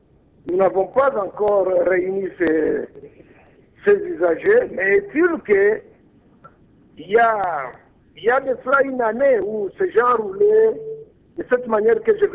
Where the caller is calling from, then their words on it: Uvira, South Kivu, DR Congo; c'est un problème épineux ici chez nous à Uvira.